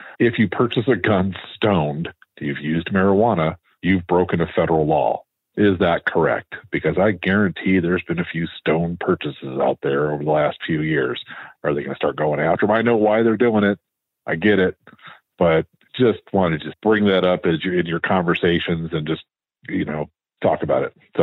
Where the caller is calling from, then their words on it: Phoenix, Arizona, United States; I'm calling from Phoenix, Arizona, or Ahwatukee, Arizona.